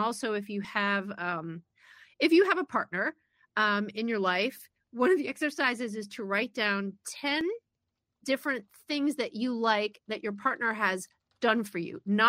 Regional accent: Cleveland, Ohio, United States; when I was growing up in Cleveland

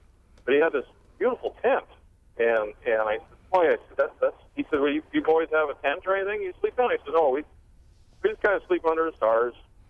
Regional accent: Marquette, Michigan, United States; now in Fort Atkinson, United States; I was born and raised up near Marquette, Michigan, in Upper Michigan.

